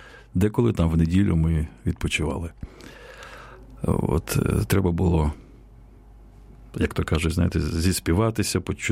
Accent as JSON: {"language": "Ukrainian", "town": "Stryi", "region": "Lviv Oblast", "country": "Ukraine", "tie": "born there", "said": "Я народився в невеличкому містечку Стрий, Львівська область. Мій батько військовий. Служив, ну, займався авіацією, там був величезний аеродром військовий в Стрію."}